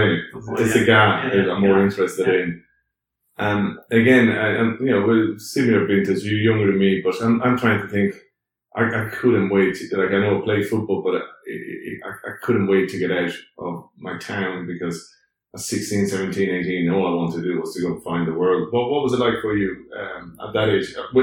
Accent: Rome, Lazio, Italy; And so just 1,000 people, like I grew up in Rome where it was 6 million people.

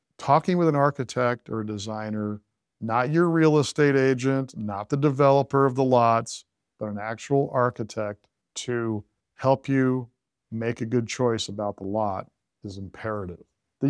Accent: California, United States; I'm from California, so my mind's going to be a little distorted

